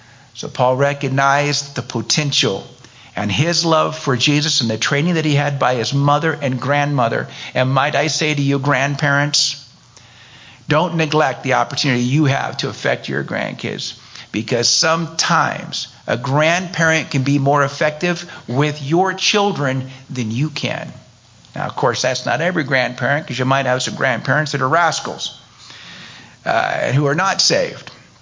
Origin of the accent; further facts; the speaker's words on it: Chico, California, United States; And we moved to California not long after we got married, and moved back to my hometown there in Chico, California.